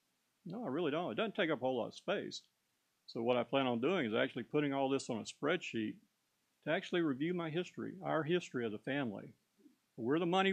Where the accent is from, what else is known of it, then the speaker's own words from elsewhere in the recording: Florida, United States; I was born and raised here in Florida when I was growing up, a family of mother and father and six kids.